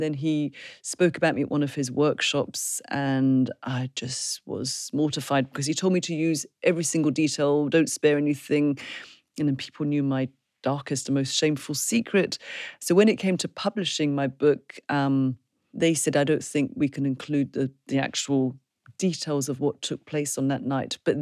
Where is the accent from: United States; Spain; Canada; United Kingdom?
United Kingdom; London; now in Glasgow, United Kingdom; I'm a Londoner.